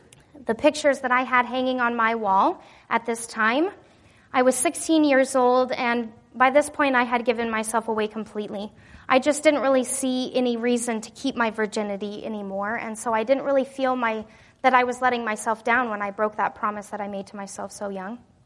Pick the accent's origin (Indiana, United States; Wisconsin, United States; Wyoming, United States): Wyoming, United States; I didn't really see growing up in Wyoming.